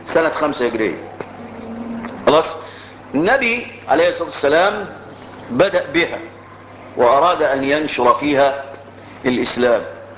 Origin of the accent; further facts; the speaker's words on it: Egypt; انا مصري فلي مصر وليا ارض